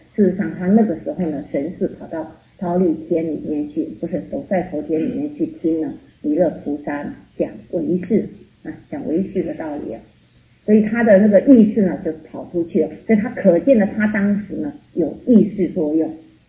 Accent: China; 因为我们中国人比较重视吃

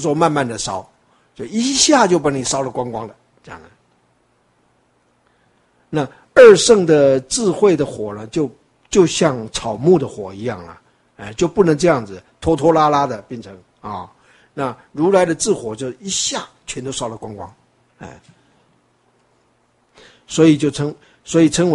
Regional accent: Taiwan; 那我们台湾话说天公伯啊

